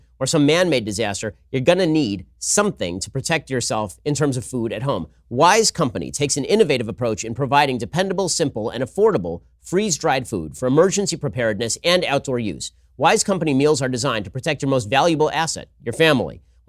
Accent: Hollywood, California, United States; because I grew up in Hollywood, that he's basically a performer

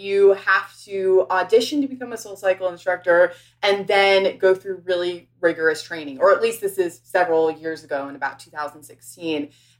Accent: New York City, New York, United States; I grew up in New York City, went to school out in LA at USC.

